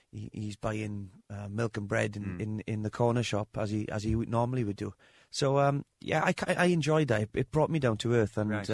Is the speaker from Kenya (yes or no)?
no; Wales, United Kingdom; Look, I was born in the Amon Valley. I'd lived there all my life.